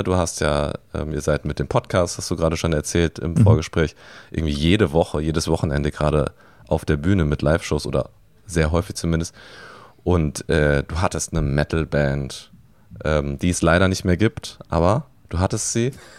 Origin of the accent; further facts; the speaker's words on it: Dortmund, North Rhine-Westphalia, Germany; Wir haben auch da noch in Dortmund gewohnt, ich bin auch in Dortmund geboren.